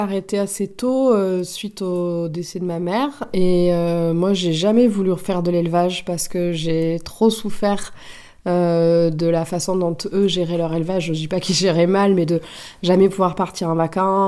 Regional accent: Montclar, France; moi j'ai grandi là-dedans, à Montclar. D'ailleurs, je vis dans la maison de mes parents

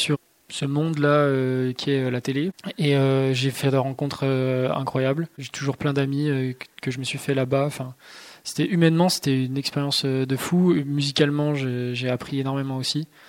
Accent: Auvergne-Rhône-Alpes, France; now in Lyon, France; Pas en Suisse, non, mais pas loin de la Suisse, en France, dans l'Ain, et en Haute-Savoie, c'est là où j'ai grandi.

